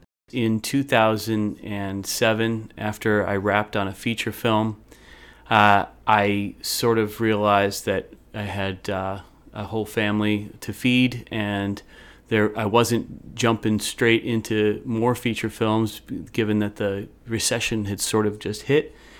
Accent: Syracuse, New York, United States; We've already spent time out in California. We're from Syracuse, New York.

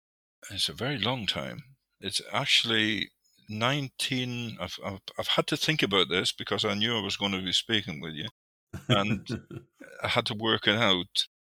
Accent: Northern Ireland, United Kingdom; I was brought up in County Tyrone in the mountains in Ireland, and without electricity, no water or television or telephone or anything like that.

